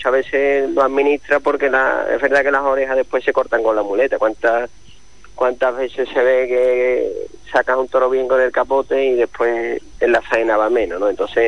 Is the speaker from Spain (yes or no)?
yes; Camas, Andalusia, Spain; born there; nací en Cama y mi madre de Cama y mi padre con raíces, bueno, mi padre es de Vejez de la Frontera de Cádiz